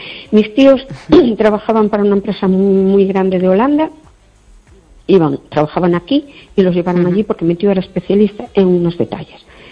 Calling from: Perlío, Galicia, Spain; de Perlío.

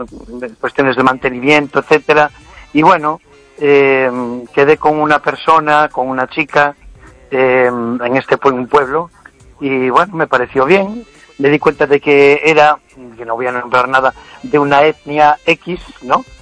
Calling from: Vigo, Galicia, Spain

